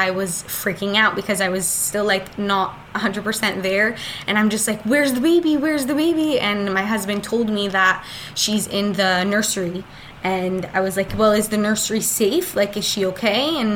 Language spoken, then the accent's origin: English; Southern District, Israel; I come from Otef Gaza. My parents live 4 kilometers from Gaza. So I'm used to having 7 seconds to run to a shelter.